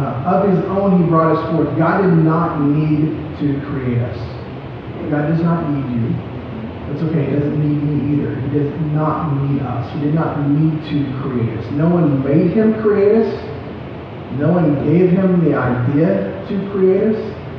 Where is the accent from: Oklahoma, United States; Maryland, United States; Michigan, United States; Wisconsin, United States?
Oklahoma, United States; It's okay, I'm from Oklahoma, I speak Oklahoma.